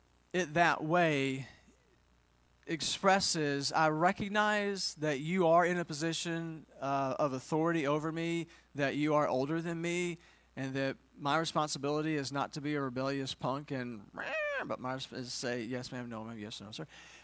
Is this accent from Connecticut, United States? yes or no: no; Tillman's Corner, Alabama, United States; So I grew up in Tillman's Corner, Alabama, which is on the south side of Mobile, down the Gulf Coast. So we would call that the Deep South.